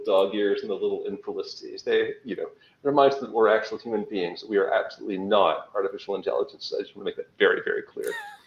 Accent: Canada; I guess while I'm Canadian

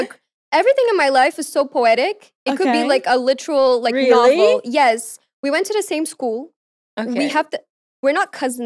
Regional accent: Mozambique; I'm from Mozambique.

